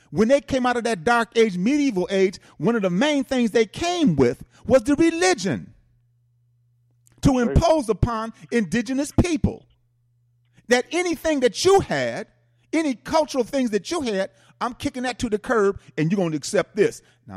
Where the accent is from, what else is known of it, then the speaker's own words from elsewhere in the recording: Milwaukee, Wisconsin, United States; In fact, I'm from Milwaukee.